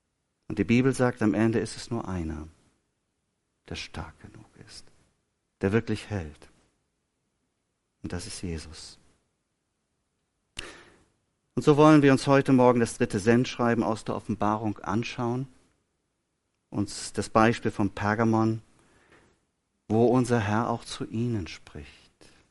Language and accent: German; North Rhine-Westphalia, Germany; Das ist die Staudammbrücke von der zweitgrößten Trinkwassertalsperre Deutschlands, der Dünntalsperre. Meine Heimat.